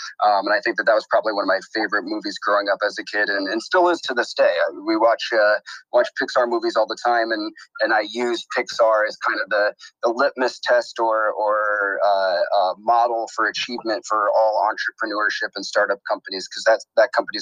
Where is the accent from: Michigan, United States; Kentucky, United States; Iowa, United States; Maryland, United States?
Iowa, United States; at least where I grew up in Iowa, that you turn on the film or you turn on the television and something just kind of magically appears.